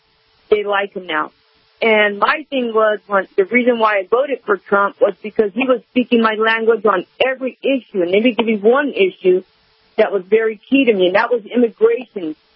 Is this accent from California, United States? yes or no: yes; California, United States; I just wanted to say that I'm a Hispanic from California.